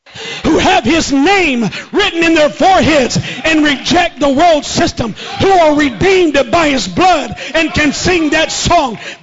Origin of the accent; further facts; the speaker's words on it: Louisiana, United States; As y'all know, I was born and raised in Louisiana. I was born and raised in a very strict church. Very conservative church, not politically conservative, holy servant conservative.